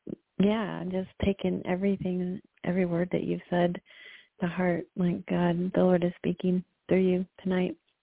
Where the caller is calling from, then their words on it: North Carolina, United States; from North Carolina.